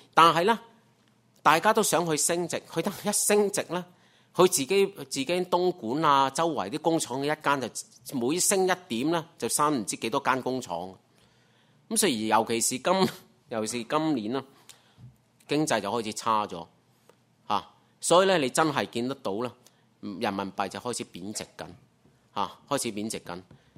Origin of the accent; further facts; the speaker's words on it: Hong Kong; 我哋香港人啦，好多人咧就上深圳啊